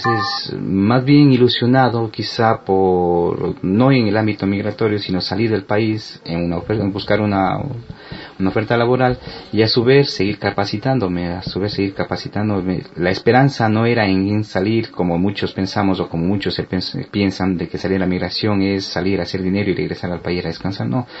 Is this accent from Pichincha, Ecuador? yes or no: no; Cuenca, Azuay, Ecuador; Entonces quizás esa visión que tenía de mi ciudad, de mi pueblo, me daba de Cuenca, sí, de Cuenca del Austro